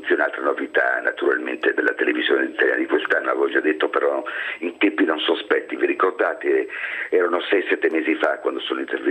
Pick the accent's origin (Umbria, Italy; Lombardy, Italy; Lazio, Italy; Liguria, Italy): Liguria, Italy; Genoa; cioè io sono di Genova, cioè sono ligure